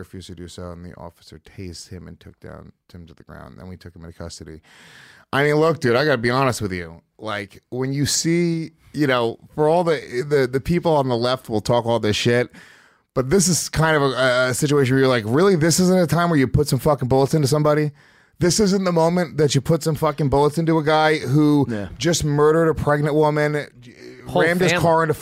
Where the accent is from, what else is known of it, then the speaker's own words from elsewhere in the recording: Stony Point, New York, United States; my sister hit me up because this happened in my hometown.